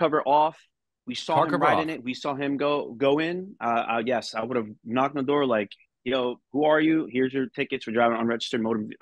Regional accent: Maryland, United States; All right, I'm from Maryland. I work for the Harford County Sheriff's Office here.

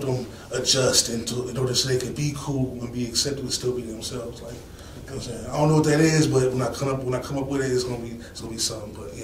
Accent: Cincinnati, Ohio, United States; also born or lived in Louisville, Kentucky; So when I was a child, I used to live in Louisville, Kentucky. But I was born and raised in Cincinnati, but my daddy got married and moved to Louisville.

